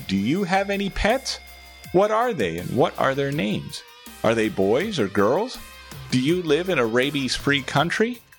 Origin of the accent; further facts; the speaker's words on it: Canada; now in Taiwan; When I travel to my home country of Canada